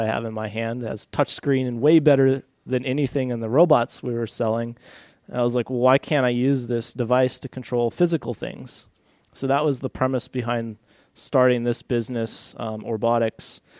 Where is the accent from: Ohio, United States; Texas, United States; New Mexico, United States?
New Mexico, United States; He was in Los Alamos, which I grew up in New Mexico. It was only a couple hours away.